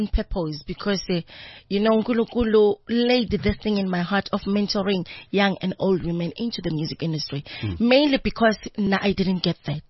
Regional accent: KwaThema, Gauteng, South Africa; it was nice growing up in Kwatema.

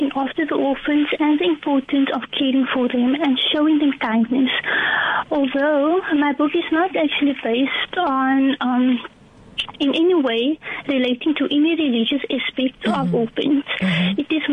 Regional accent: Cravenby, Western Cape, South Africa; I'm from Cravenby.

